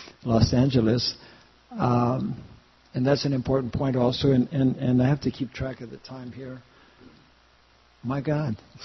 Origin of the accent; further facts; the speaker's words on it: Canada; because I'm from Canada, it's not because that I'm from Canada